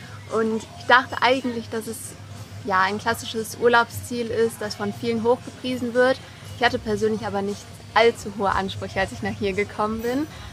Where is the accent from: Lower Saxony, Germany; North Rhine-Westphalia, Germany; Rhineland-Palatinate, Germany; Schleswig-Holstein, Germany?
North Rhine-Westphalia, Germany; born there; now in Dortmund, Germany; ich bin 19 Jahre alt. Ich komme eigentlich gebürtig aus der Nähe von Aachen und bin vor einem Jahr nach Dortmund gezogen fürs Studium.